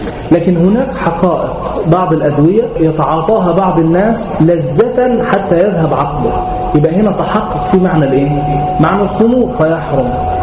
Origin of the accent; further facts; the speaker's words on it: Egypt; وكان يؤتى من قوس من عندنا هنا من إيه؟ من مصر